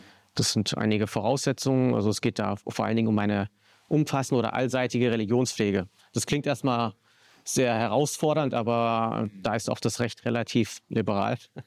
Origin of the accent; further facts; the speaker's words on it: Hesse, Germany; Ich bin ja aus Hessen stammend.